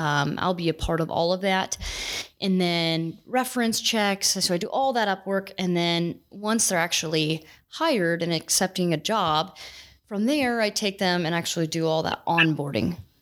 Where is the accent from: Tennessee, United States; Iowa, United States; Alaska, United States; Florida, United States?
Iowa, United States; I'm from Northwest Iowa, work on my family farm there.